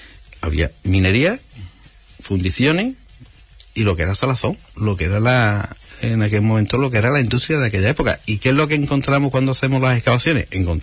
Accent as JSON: {"language": "Spanish", "town": "Huelva", "region": "Andalusia", "country": "Spain", "said": "Somos gente de Huelva."}